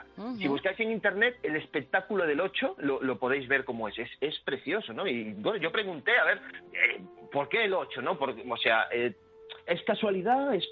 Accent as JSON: {"language": "Spanish", "region": "Galicia", "country": "Spain", "tie": "born or raised there", "said": "Bueno, y en Galicia, hablando de magia, ¿no? Que es mi tierra, ¿no?"}